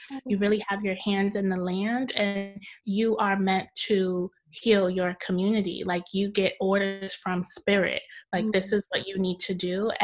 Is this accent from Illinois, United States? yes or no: no; Brooklyn, New York, United States; So I grew up in Brooklyn, New York. Both of my dad grew up in Ansavo, which is a part of Haiti that has like a great deal of like farms and is really rural.